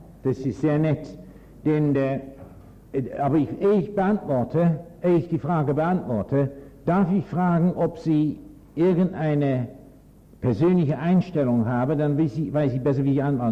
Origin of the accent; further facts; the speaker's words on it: England, United Kingdom; ich bin ja Engländer, belehre Sie, das ist ja schrecklich, nicht wahr?